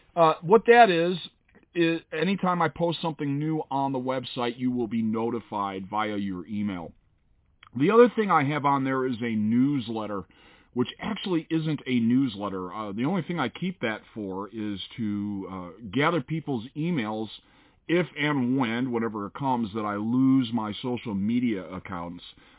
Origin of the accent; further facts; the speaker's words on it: Chicago, Illinois, United States; The Northern, or at least where I grew up in Chicago, we were raised that Southern people were kind of slow and backwards